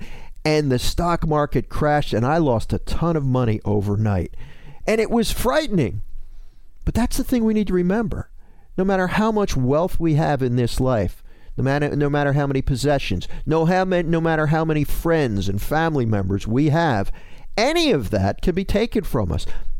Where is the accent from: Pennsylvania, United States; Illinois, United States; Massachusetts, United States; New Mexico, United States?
Pennsylvania, United States; Philadelphia; I was going by my old neighborhood yesterday. I grew up in Northeast Philadelphia.